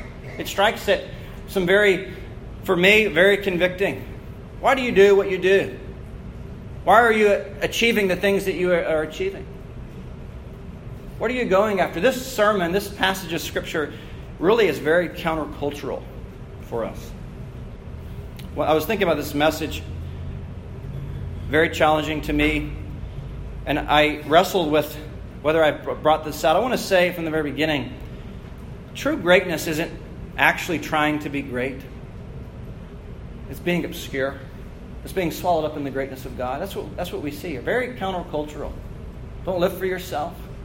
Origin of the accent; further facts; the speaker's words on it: Baltimore, Maryland, United States; I grew up in Baltimore, Maryland.